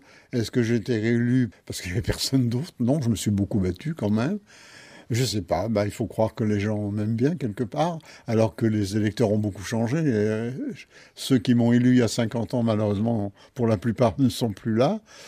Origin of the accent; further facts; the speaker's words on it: Paris, Île-de-France, France; Non, je ne suis pas né à Marolles, je suis un bon Parisien. J'ai toujours habité Paris